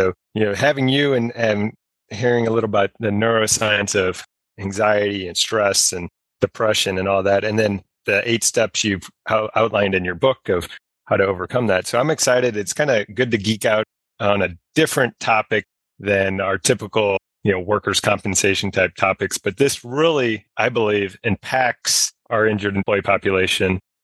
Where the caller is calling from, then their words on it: St. Louis, Missouri, United States; I'm joining you from St. Louis, Missouri, along the banks of the mighty Mississippi.